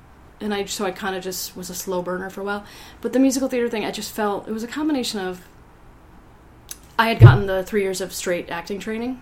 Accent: New Haven, Connecticut, United States; I grew up right outside New Haven, near Yale.

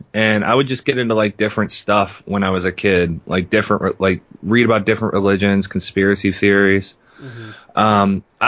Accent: West Virginia, United States; Well, I grew up in West Virginia. I didn't grow up in a totally poor household, but I grew up raised by my grandparents.

